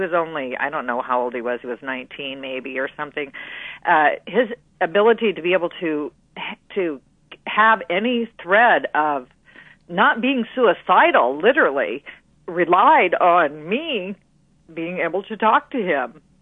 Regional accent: Effingham, Illinois, United States; I'm getting ready to ride my bike to my hometown of Effingham, Illinois today.

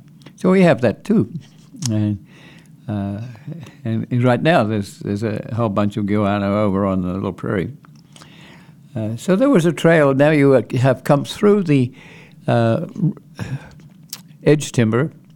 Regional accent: Australia; I came from Australia and I could not find the ecosystem

